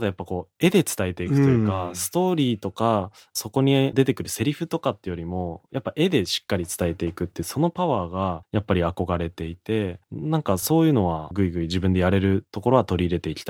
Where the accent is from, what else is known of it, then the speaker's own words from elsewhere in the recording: Tokyo, Japan; そうなんですよね、生まれも育ちも東京で